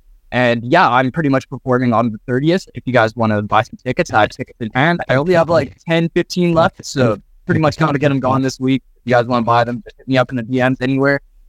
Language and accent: English; Winnipeg, Manitoba, Canada; I'm not just from Winnipeg. I always go like all over the place